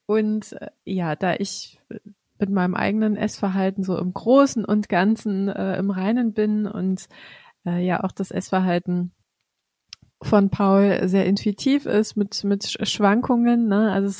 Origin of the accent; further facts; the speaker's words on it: Baltic coast, Germany; born there; ich bin ja an der Ostsee geboren und bis zu meinem 7. Lebensjahr habe ich wie jeden Sommer irgendwie am Ostseestrand verbracht.